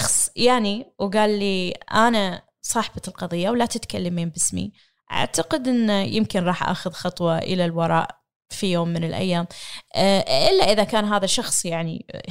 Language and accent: Arabic; Kuwait; أنا شخص كامرأة كويتية أحمل جنسية الكويتية